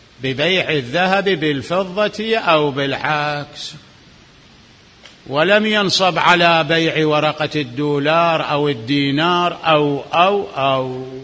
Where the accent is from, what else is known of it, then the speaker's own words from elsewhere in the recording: Iraq; الأوراق النقدية المتعارفة الآن عندنا في العراق